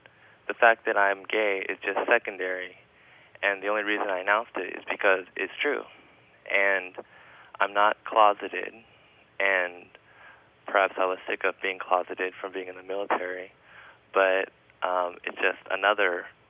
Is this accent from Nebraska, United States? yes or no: no; Seattle, Washington, United States; born there; now in Los Angeles, United States; I was born in Seattle. I protested the WTO, and I protested the DNC when I moved to LA.